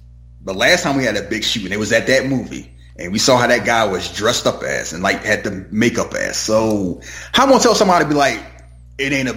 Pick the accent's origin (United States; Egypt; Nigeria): Nigeria; People think, oh, I'm from Nigeria.